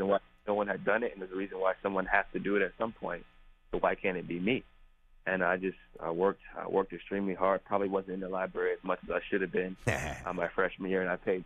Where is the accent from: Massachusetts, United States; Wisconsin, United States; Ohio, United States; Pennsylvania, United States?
Ohio, United States; Canton; Growing up in Canton, Ohio, I spent a lot of time at the Boys and Girls Clubs